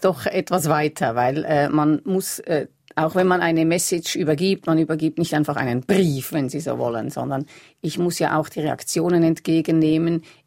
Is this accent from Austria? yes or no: no; Switzerland; als Schweizer Botschafterin